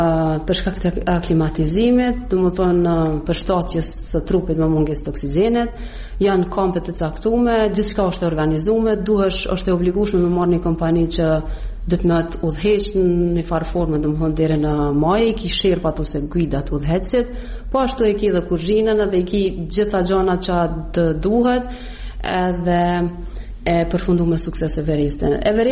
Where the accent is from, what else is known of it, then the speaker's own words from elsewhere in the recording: Kosovo; Jemi tre persona nga Kosova që i kemi arrit në të njëjtën datë